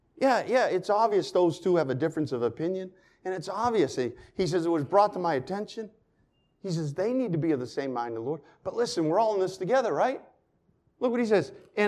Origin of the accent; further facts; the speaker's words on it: Connecticut, United States; Isaiah, listen, I'm not even from here. I'm from Connecticut. I'm just in town for the day.